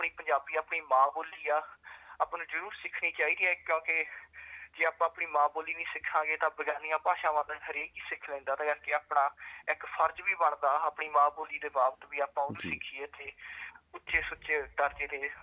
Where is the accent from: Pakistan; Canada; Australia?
Australia; also born or lived in New Zealand; ਬਚਪਨ ਜੀ ਮੈਂ ਨਿਊਜ਼ੀਲੈਂਡ ਦੇ ਵਿੱਚ ਮੇਰਾ ਜਨਮ ਹੋਇਆ ਸੀ, ਪਰ ਮੈਨੂੰ ਲੱਗਦਾ ਮੈਂ 2-3 ਸਾਲਾਂ ਦਾ ਹੀ ਸੀਗਾ, ਮੈਨੂੰ ਜ਼ਿਆਦਾ ਉਹ ਯਾਦ ਨਹੀਂ। ਉਦੋਂ ਅਸੀਂ ਆਸਟ੍ਰੇਲੀਆ ਆ ਗਏ ਸੀਗੇ